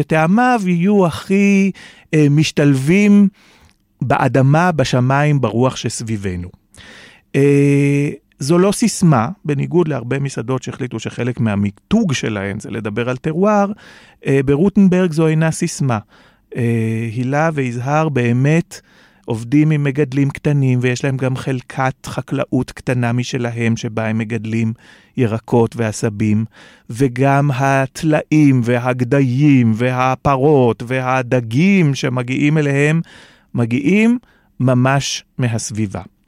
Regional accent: Jerusalem, Jerusalem District, Israel; אני ירושלמי, אני שונא להתרטב, אני לא אוהב מים.

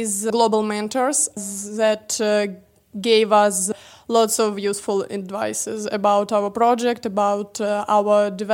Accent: Russia; English is a second language; I'm from Russia.

